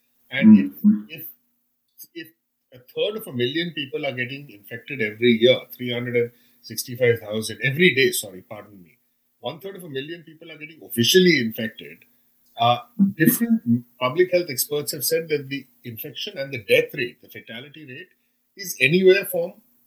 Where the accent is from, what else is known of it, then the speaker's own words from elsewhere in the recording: India; as Indian, as an Indian, and a person of Indian origin, I'm grateful